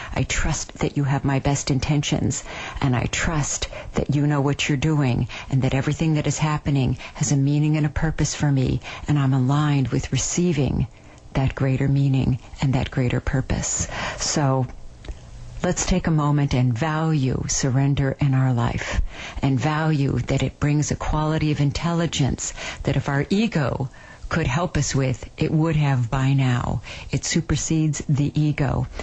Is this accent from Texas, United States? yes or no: no; West Covina, California, United States; I was raised in West Covina.